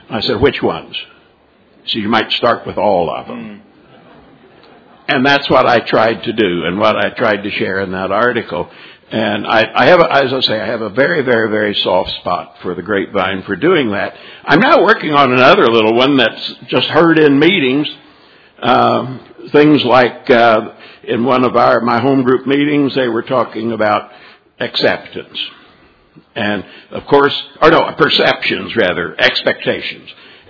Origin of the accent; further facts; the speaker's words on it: Saint Thomas, U.S. Virgin Islands; I'm an alcoholic from St. Thomas, Virgin Islands, District 14.